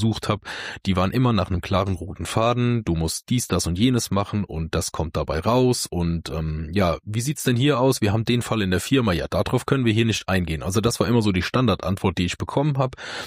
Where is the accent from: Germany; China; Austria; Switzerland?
Germany; Der ein oder andere weiß, ich bin aus dem Westerwald